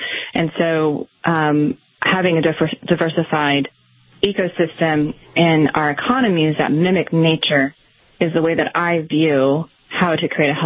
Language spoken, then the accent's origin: English; Midwest, United States; born there; So because I'm not from an agricultural background, even though I was born in the Midwest, my family was in contracting